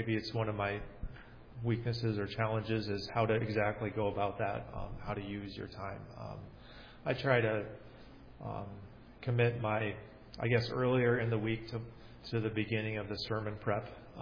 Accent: New Jersey, United States; Growing up in New Jersey, our church kind of switched to URC when I was in high school.

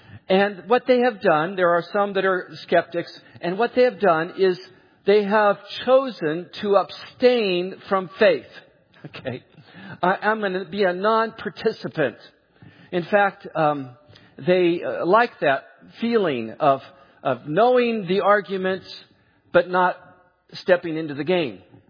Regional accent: California, United States; I grew up in California, and if you go into the mid-California area, fog is a horrendous problem.

